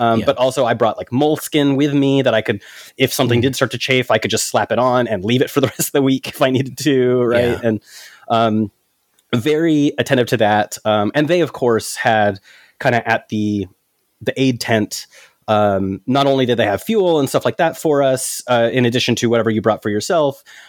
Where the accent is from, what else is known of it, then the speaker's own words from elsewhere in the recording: United States; Of course, you know, I'm American. We get weird about people's accents.